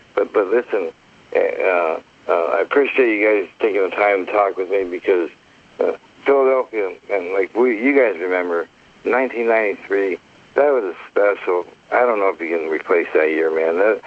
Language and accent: English; Canada; Yeah, I'm actually Canadian. My last name when I was born was … my grandfather and my uncle